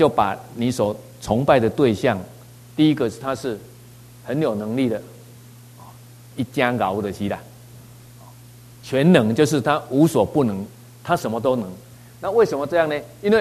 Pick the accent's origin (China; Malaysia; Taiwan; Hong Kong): Taiwan; 所以不是只有我们台湾人觉得说